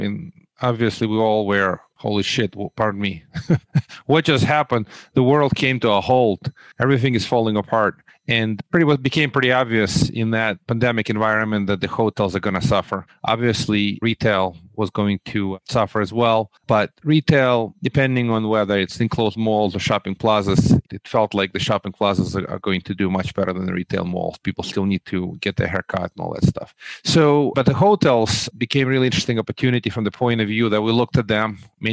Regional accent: Moldova; also born or lived in Russia; now in United States; So I'm from Russia with love, actually, like James Bond. But I immigrated from the originally from the former Soviet Union in 1989, actually Republic of Moldova. I'm U.S. kind of educated. I went to school here

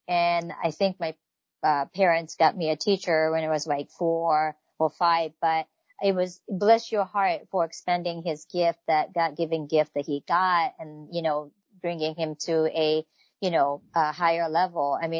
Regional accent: Tokyo, Japan; I grew up in Tokyo, Japan

